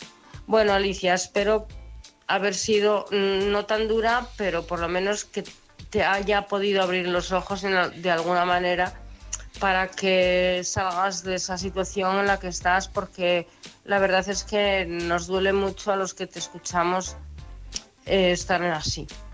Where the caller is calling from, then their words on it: Oviedo, Asturias, Spain; no sé de qué comunidad autónoma serás, pero yo te hablo de Asturias.